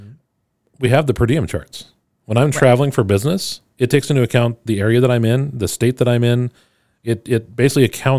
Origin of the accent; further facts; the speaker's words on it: Kendrick, Idaho, United States; I'm from Kendrick, Idaho. I don't speak well.